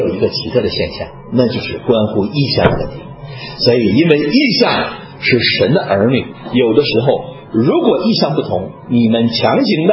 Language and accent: Chinese; China; 我心在神州啊，我是中国人